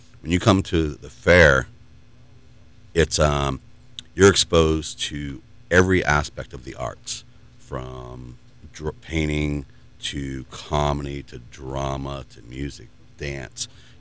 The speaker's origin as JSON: {"language": "English", "region": "Massachusetts", "country": "United States", "said": "I'm from Massachusetts. We have a great fair there."}